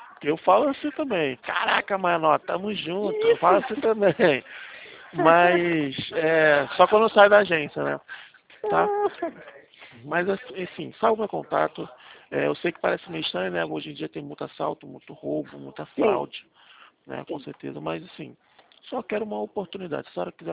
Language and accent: Portuguese; Rio de Janeiro, Brazil; Eu sou carioca, falo do Rio de Janeiro.